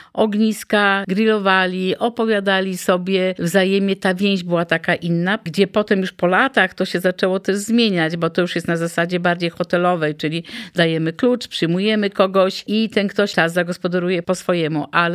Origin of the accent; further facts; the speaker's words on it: Gdańsk, Pomeranian Voivodeship, Poland; born there; now in Świbno, Poland; Urodziłam się w Gdańsku, właściwie w centrum miasta, więc przyjazd do takiej miejscowości jak Świbno wydawał mi się bardzo miejscem smutnym.